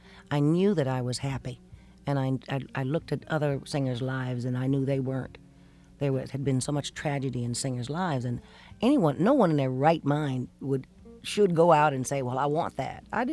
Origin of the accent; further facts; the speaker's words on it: Columbus, United States; I played all the clubs that you could possibly play in and around my hometown in Columbus.